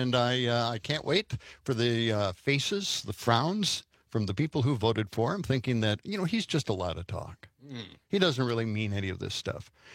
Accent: Milwaukee, Wisconsin, United States; born or raised there

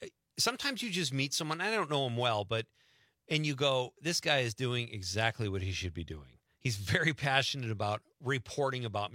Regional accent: Marinette, Wisconsin, United States; Chris, I did an interview recently at my hometown paper in Marinette.

